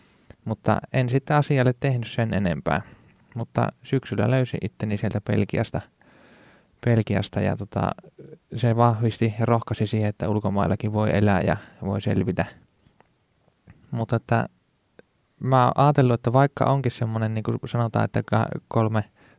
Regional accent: Kuhmo, Kainuu, Finland; kumpikin ollaan Kuhmosta kotoisi. Minä olen sieltä ihan itärajalta ja siellä kasvanut maatilan poika ja sitten Kajaaniin löysi opiskelemaan ja sitä kautta sitten nuorisotyöopintoihin Ylivieskaan ja sieltä toikin tie sitten Kuopioon

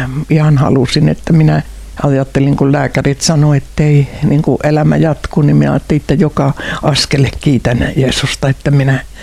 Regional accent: Pertunmaa, South Savo, Finland; Olen pertunmaalainen ja olen syntynyt Pertunmaalla ja olen elänyt täällä ja olen täyttänyt 80 vuotta

